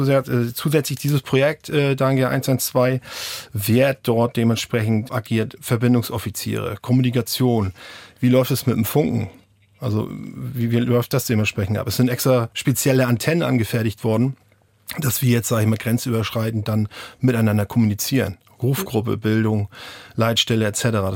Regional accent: Germany; ich komme aus Deutschland, sind dänische Schule gegangen, beherrschen die Sprache komplett. So 100%.

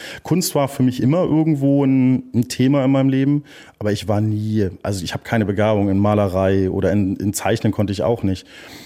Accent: Texas, United States; also born or lived in North Frisia, Germany; Also ich bin in Nordfriesland geboren und bin mit 4,5 aufgrund von, dass mein Vater Berufssoldat ist, nach Texas gezogen.

